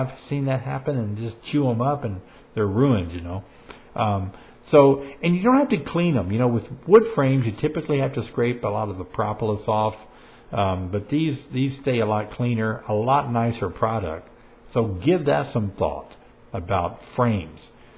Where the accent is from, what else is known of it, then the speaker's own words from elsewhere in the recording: Memphis, Tennessee, United States; I grew up in Memphis, Tennessee, and boy, I could throw a rock into Mississippi.